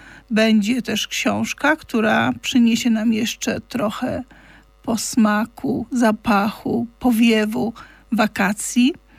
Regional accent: Kraków, Lesser Poland, Poland; Ja jestem krakowianką

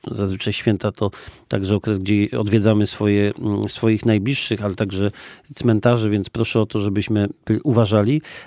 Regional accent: Lesser Poland, Poland; nie jako wojewoda, ale przede wszystkim jako Małopolanin.

